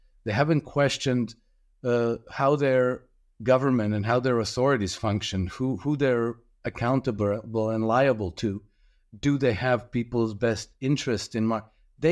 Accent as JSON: {"language": "English", "country": "Croatia", "said": "And then I'm from Croatia"}